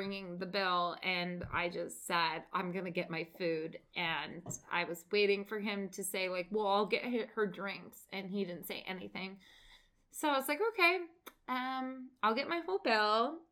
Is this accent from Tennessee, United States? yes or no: no; Portland, Oregon, United States; For those of you who don't know Grimm, we are from the Portland area, and Grimm is filmed almost exclusively in Portland.